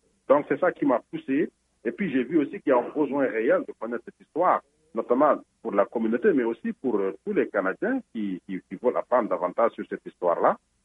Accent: Senegal; moved away as an adult; je suis originaire du Sénégal. C'est là où j'ai commencé mes études élémentaires, secondaires, mais même mes deux, trois premières années d'université. Ensuite, je suis allé faire mes études en France.

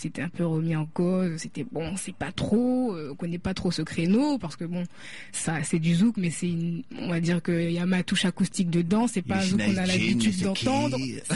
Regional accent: Paris, Île-de-France, France; Je suis consciente d'être caribéenne, mais j'ai enrichi ma culture en grandissant à Paris et en découvrant d'autres choses, simplement. Ouais. Donc j'ai grandi avec des Maghrébins, des Africains, il y avait de tout autour de moi.

